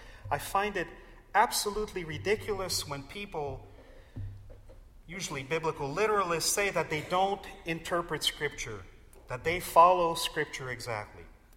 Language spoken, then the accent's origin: English; Florida, United States; I grew up in South Florida.